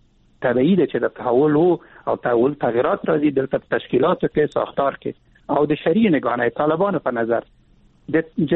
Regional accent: Afghanistan; زه افغان یم

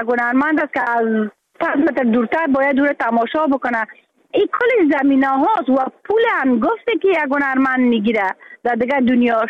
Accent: Afghanistan; moved away; حتی حالا که من در بیرون از افغانستان هستم،

